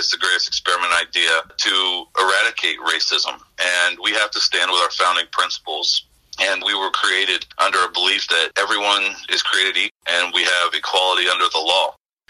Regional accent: Indiana, United States; now in Arizona, United States; I grew up in southern Indiana in farm country.

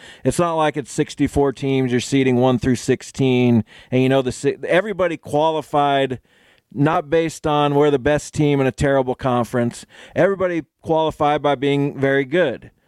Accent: Sexsmith, Alberta, Canada; this isn't cold to me because I'm from Sexsmith, Alberta.

